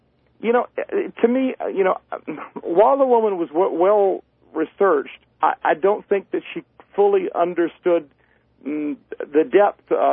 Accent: the South, United States; I grew up poor in the South. I mean, I live on a dirt road in an old beat-up house, the house I grew up in.

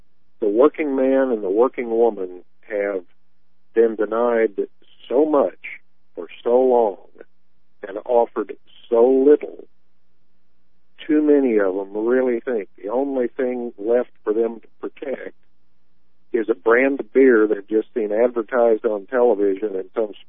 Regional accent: Oklahoma, United States; I'm from Oklahoma, and we have.

